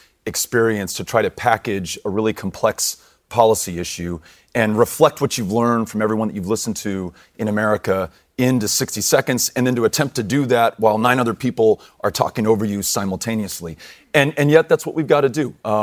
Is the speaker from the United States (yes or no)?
yes; El Paso, Texas, United States; So El Paso, Texas, my hometown, is connected with Ciudad Juarez, and they form the largest binational community in the hemisphere.